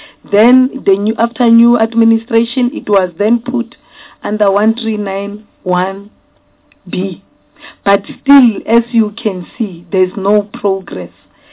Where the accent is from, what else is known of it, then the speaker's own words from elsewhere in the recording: North West, South Africa; You know, I'm from Northwest. I can tell you things that you don't know.